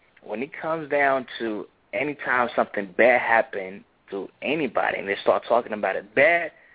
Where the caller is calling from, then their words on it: Florida, United States; out of Polk County.